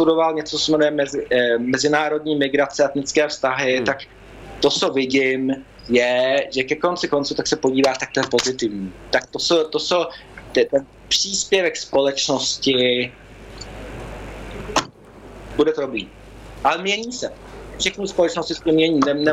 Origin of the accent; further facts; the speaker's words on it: Stockholm, Stockholm County, Sweden; also born or lived in Uppsala; já si pamatuju první pizzerii ve Stockholmu, když jsem byl dítě, nebo v Uppsale. A Švédsko se změnilo a mění